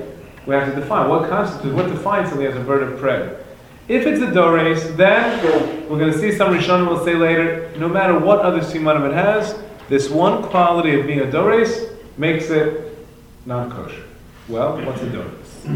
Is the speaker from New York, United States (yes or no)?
yes; New York City, New York, United States; I grew up in Flatbush, we had gray squirrels.